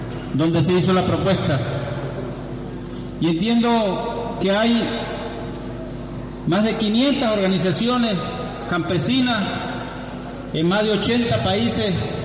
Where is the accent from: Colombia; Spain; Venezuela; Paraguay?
Venezuela; Guárico; Todavía recuerdo cuando Henry estuvo allá en mi tierra, en Guárico